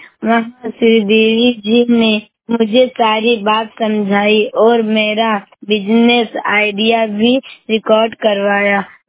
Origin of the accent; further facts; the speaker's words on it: Balrampur, Uttar Pradesh, India; और हम हरवैया सदरा बलरामपुर से हैं।